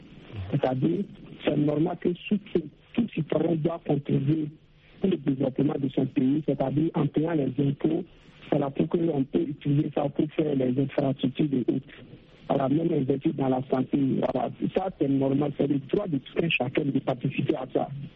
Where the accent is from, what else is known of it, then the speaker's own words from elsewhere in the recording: Burkina Faso; Par exemple, chez nous, au Burkina Faso, les journaux ne font que sortir des rapports